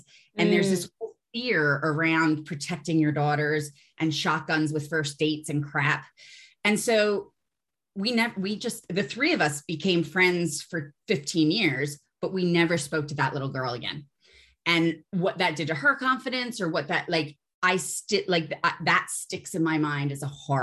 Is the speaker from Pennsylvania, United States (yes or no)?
yes; Philadelphia, Pennsylvania, United States; moved away; I grew up quite poor in Philly. And when you're here, everybody thinks that you're richer and smarter and more cultured than you actually are because you're an expat.